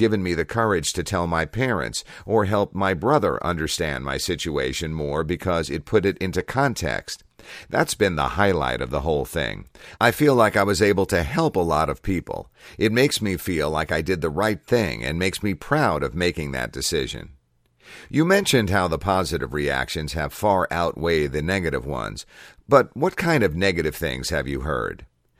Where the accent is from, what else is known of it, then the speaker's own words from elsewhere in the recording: United States; I'm American, but just really quick, let me just clarify that I'm actually not in agreement with anything that's happening right now.